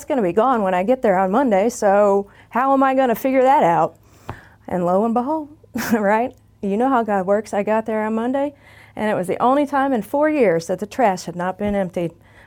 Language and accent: English; Midwest, United States; I'm from the Midwest.